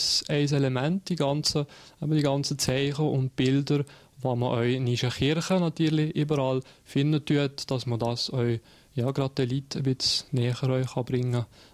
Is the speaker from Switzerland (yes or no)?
yes; Sion, Valais, Switzerland; ich bin schon Walliser, ja. Ich bin in Sitten aufgewachsen, habe das Brieg das Kollegium gemacht. Nachher bin ich auf Freiburg gegangen, habe da Theologie studiert, 5 Jahre. Und dann bin ich auf Luzern, habe da Kirchenmusik gemacht, 3 Jahre lang.